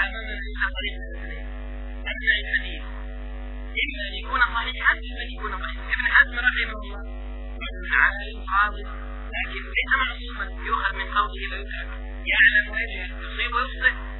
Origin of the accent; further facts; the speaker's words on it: Egypt; هذا نحن كشعب مصري مجنون للأسف